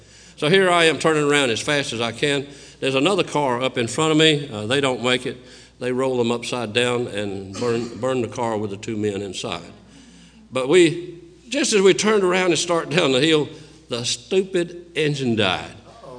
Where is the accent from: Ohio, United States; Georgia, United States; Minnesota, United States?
Georgia, United States; Now, I'm from Georgia, but it didn't take me too long to take the deal up.